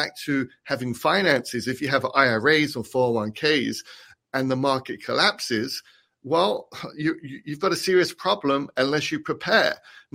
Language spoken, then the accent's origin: English; London, United Kingdom; I grew up in London under the Maggie Thatcher ruling.